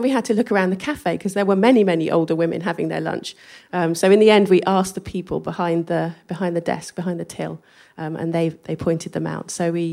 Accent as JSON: {"language": "English", "region": "England", "country": "United Kingdom", "accent": "English", "said": "I go in there with my English accent, and it's a context that I don't understand."}